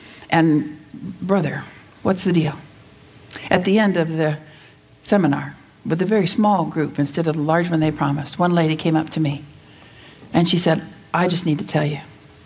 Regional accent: Las Vegas, Nevada, United States; So I sort of agreed to teach, but I grew up in Las Vegas. Okay, my dad was a preacher in Las Vegas. I was a city girl through and through in Idaho.

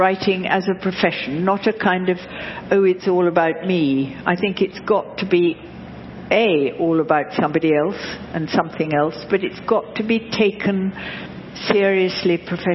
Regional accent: England, United Kingdom; born there; Well, I was born in the Second World War. My father, having begat me, had disappeared to India with his regiment, and he didn't reappear till I was nearly four, like a lot of people of my age in England.

